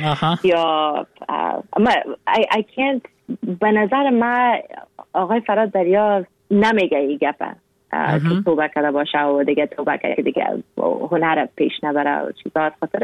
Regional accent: Afghanistan; now in Canada; گفتم از کانادا. گفت نیروسی از کجا هستی؟ گفتم از افغانستان. گفت از افغانستان اگه هستی یعنی که مسلمان هستی نه؟ گفتم ما اگه از افغانستان هستم مسلمان هستم

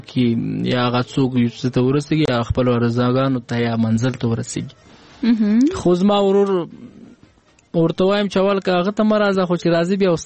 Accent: Paktia, Afghanistan; زه خو د پکتیا ولایت یم ولسوالۍ مزازیاریوب دی

